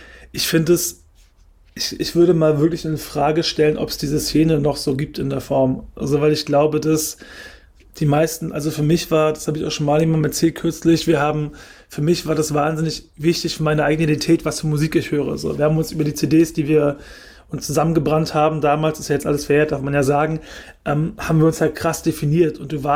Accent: Germany; born there; weil ich bin in Deutschland geboren

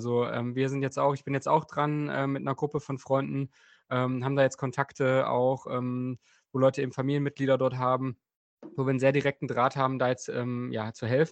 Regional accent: Bernburg, Saxony-Anhalt, Germany; Und der Ruderverein in meiner Heimatstadt Bernburg war direkt neben dem Fußballverein.

